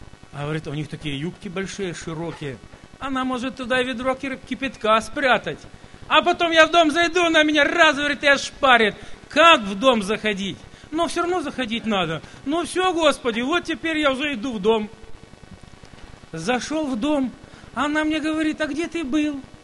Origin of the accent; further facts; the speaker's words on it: Ukraine; now in Germany; А мы украинцы, я не знаю, у меня отец с Беларуси, а мать украинка, а я теперь немец.